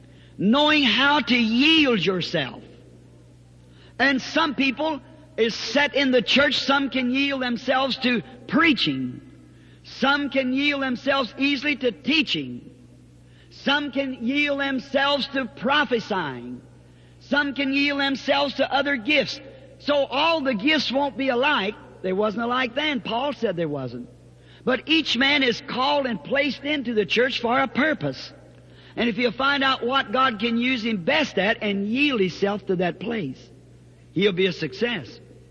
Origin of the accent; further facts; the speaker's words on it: the South, United States; I'm a Southerner.